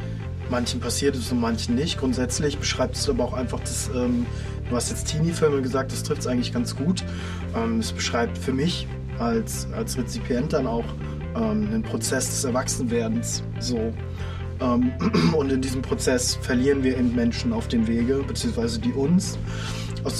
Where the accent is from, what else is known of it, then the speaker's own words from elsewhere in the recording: Greifswald, Mecklenburg-Vorpommern, Germany; Ich komme ja aus Greifswald, habe dort studiert, ein bisschen zumindest